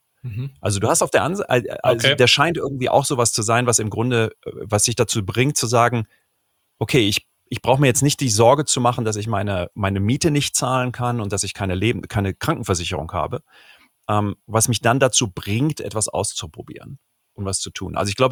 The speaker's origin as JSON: {"language": "German", "town": "Cologne", "region": "North Rhine-Westphalia", "country": "Germany", "tie": "born or raised there", "said": "Ich bin in Köln groß geworden"}